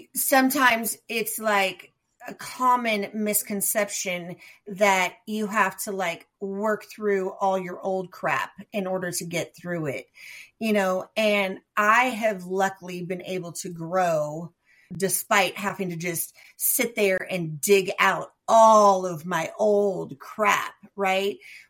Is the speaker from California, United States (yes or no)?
yes; Sacramento, California, United States; also born or lived in Bay Area; So I was born in the Bay Area, but I was raised in Sacramento and lived there until the relationship ended